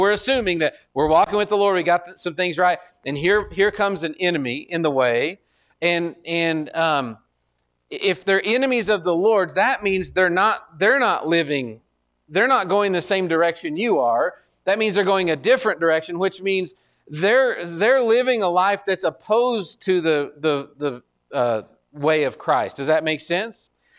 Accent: Austin, Texas, United States; now in Wyoming, United States; We came from Austin, and so it feels like a small town.

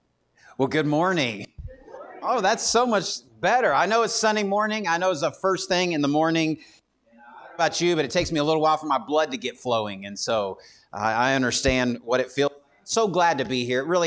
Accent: Texas, United States; I was raised in West Texas. And so West Texas, I mean, we're pretty, I mean, we can be, you know.

